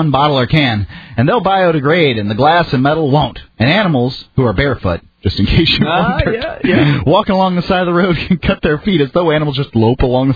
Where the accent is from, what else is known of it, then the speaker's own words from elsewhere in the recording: Florida, United States; I'm sorry, I'm from Florida.